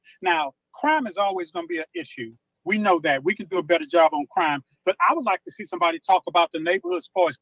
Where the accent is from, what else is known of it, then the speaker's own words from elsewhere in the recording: Houston, Texas, United States; I remember growing up in Houston